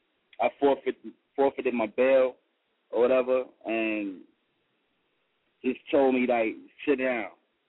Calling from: Atlanta, Georgia, United States; I'm calling from Georgia.

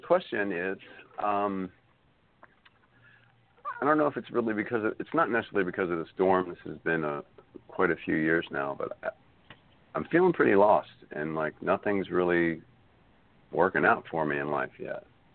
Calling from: Wilmington, North Carolina, United States; I'm calling from Wilmington, North Carolina.

